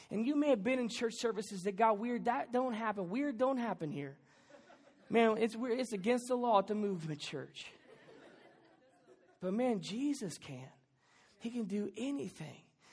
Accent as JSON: {"language": "English", "region": "Texas", "country": "United States", "tie": "born or raised there", "said": "And I grew up in Texas, and there are a couple things that are important in Texas"}